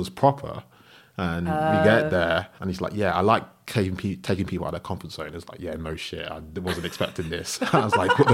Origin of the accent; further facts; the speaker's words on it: London, United Kingdom; I think obviously growing up in London, it's easier. I spent a lot of time outside of London because of school and uni